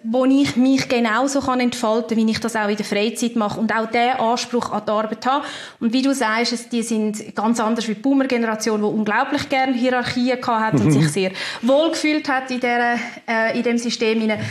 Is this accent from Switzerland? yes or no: yes; Switzerland; auch bei uns in der Schweiz, respektive um ihre Lebensgrundlagen, immer wieder jeden Monat mit kämpfen.